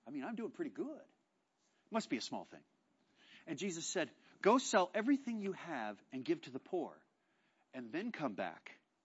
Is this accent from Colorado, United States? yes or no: yes; Colorado, United States; I grew up water skiing on Saturdays. I grew up, I don't know, we watched the Broncos because they came on at 11 in Colorado.